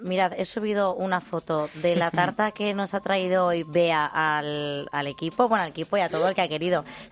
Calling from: Alfara del Patriarca, Valencian Community, Spain; de Alfara, del Patriarca.

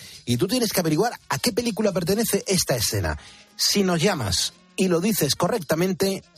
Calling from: Valencia, Valencian Community, Spain; de Valencia, por favor, si puedes, mándale un saludo a mi padre … que es ponedor conmigo y te sigue desde siempre

